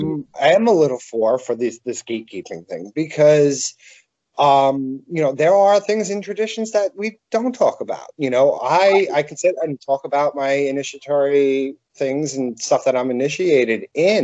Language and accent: English; Pennsylvania, United States; He's from New York, and I'm from the Poconos. I'm the country, and he's the city witch.